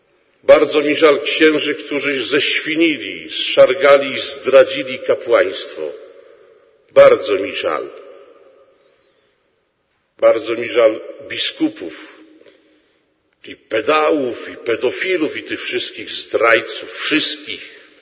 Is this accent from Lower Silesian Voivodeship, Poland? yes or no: yes; Świdnica, Lower Silesian Voivodeship, Poland; ze Świdnicy